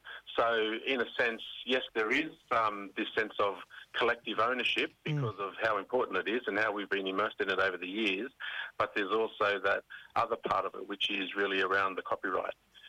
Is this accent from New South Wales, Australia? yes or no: yes; Wreck Bay, New South Wales, Australia; Yeah, so I'm from Yuin Country, which is about 3 hours south of Sydney, from a little community called Wreck Bay.